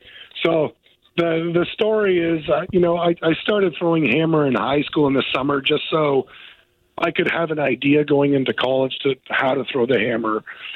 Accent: Canada; now in United States; Being that I was born and raised in Canada and now become an American, and now I live here

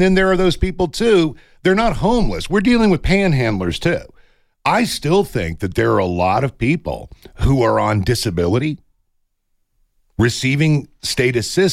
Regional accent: Ashland, Kentucky, United States; in my hometown of Ashland, Kentucky, population 25,000, Rust Belt City, where the steel mills all closed down, great place to grow up.

